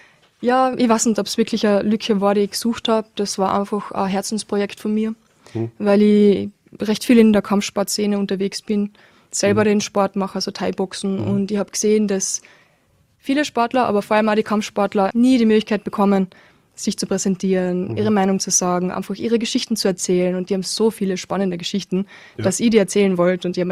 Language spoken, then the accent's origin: German; Lienz, Tyrol, Austria; lustigerweise bin ich in Lienz geboren und habe dort Fußball gespielt. Bin im Borg, also Sportborg Lienz, Schule gegangen.